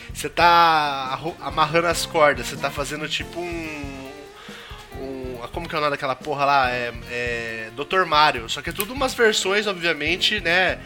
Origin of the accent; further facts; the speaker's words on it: Itapeva, São Paulo, Brazil; born there; now in Sorocaba, Brazil; Lá em Itapeva é só caldo de cana, que é onde eu nasci, né? É só caldo de cana, não tem sabor. Aí eu vim pra Sorocaba